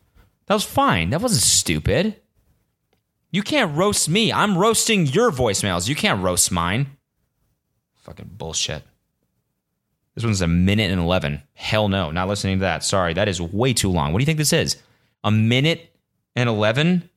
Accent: Canada; But this is the thing about being Canadian and telling people I'm Canadian.

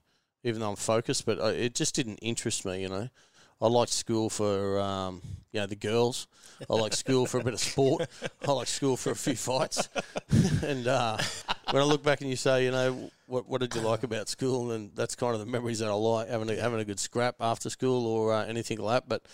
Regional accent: Toowoomba, Queensland, Australia; Yep. Born and bred in Toowoomba.

